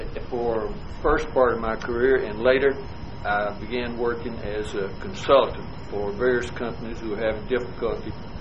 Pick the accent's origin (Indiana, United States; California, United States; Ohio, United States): Ohio, United States; Akron; born there; I was born in March the 21st, 1919, in Akron, Ohio.